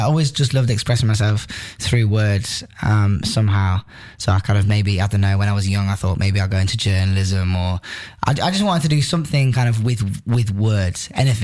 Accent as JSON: {"language": "English", "town": "Nottingham", "region": "East Midlands", "country": "United Kingdom", "accent": "Nottingham", "said": "When I was kind of writing it down with my Nottingham accent"}